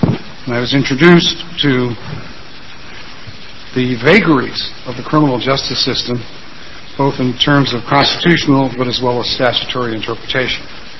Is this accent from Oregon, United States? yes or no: yes; Salem, Oregon, United States; I'm an attorney. I'm from Salem.